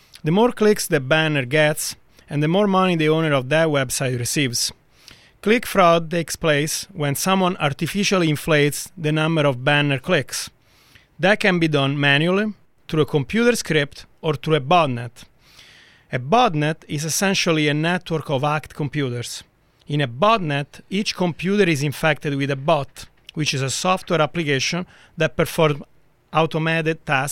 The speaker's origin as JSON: {"language": "English", "town": "Rome", "region": "Lazio", "country": "Italy", "tie": "born or raised there", "second_language": "English", "said": "Like me, Gasparini was born and raised in Rome."}